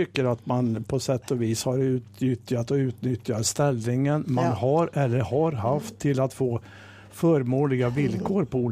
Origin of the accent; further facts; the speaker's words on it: Kristinehamn, Värmland, Sweden; restaurangerna som var i Kristinehamn och så där vi är uppvuxen